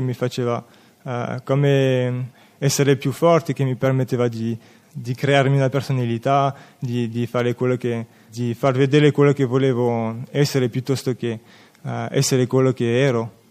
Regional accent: France; Italian is a second language; sono francese e vi chiedo subito scusa per tutti i sbagli di italiano che farò.

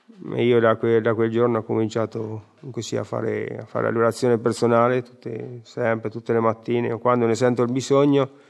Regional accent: Perugia, Umbria, Italy; ho 43 anni, vengo da Perugia.

